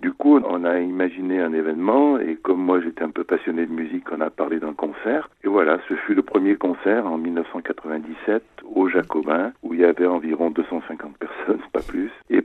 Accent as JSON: {"language": "French", "country": "France", "tie": "born or raised there", "said": "mes parents sont arrivés après le génocide en France. Et moi, je suis né en France, j'ai fait mes études ici, etc. Mais je me suis toujours senti arménien."}